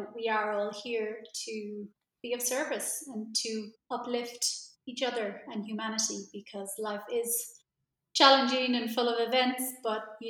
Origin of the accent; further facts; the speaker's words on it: Ireland; he wasn't from Ireland, I'm Irish, but we were living abroad and I was back home in Ireland for a holiday just to visit my family and friends